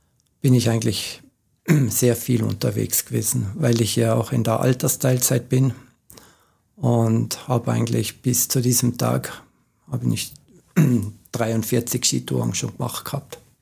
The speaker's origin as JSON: {"language": "German", "town": "Boden", "region": "Tyrol", "country": "Austria", "tie": "born or raised there", "said": "ich komme aus dem Seitental vom Lechtal, aus Boden. Und da war eigentlich die Lawinengefahr im Winter, war es um und auf."}